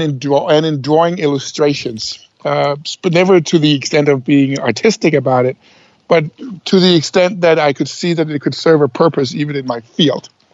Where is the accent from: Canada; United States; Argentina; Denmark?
Denmark; Copenhagen, Capital Region; Copenhagen is very different from what it used to be.